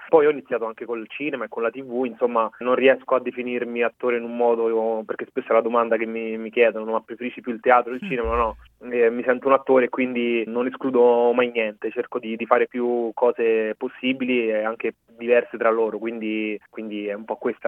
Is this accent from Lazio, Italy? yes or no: yes; Rome, Lazio, Italy; born or raised there